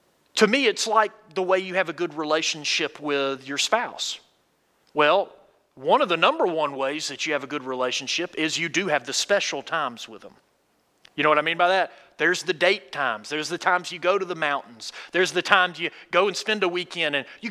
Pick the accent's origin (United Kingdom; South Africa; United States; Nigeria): United States; Athens, Georgia; Born and raised in Athens, Georgia, hung out with some people I definitely should not have been hanging out with.